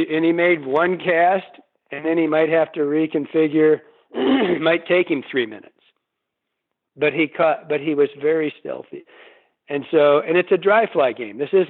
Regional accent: Michigan, United States; growing up in Michigan, we don't have these giant rivers, right?

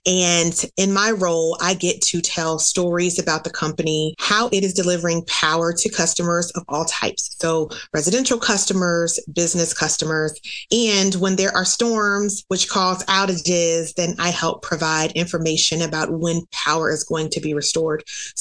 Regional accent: Norfolk, Virginia, United States; I am from Hampton Roads, born and raised in Norfolk, where I still live with my family.

